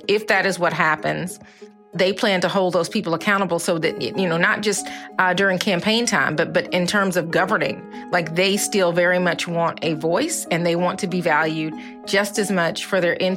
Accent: the South, United States; I mean, as a Southerner, as a Black woman

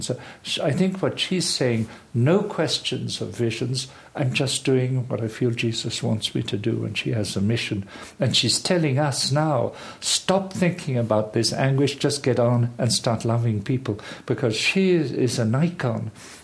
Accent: Canada; being Canadian and my father being there

